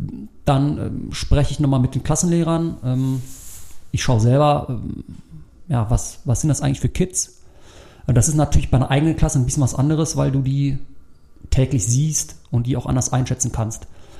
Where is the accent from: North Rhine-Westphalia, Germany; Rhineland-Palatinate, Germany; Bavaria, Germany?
North Rhine-Westphalia, Germany; Leverkusen; born there; now in Weeze, Germany; bin 38 Jahre alt und bin geboren in Leverkusen und wohne seit etwa 8 Jahren hier am Niederrhein in Weeze.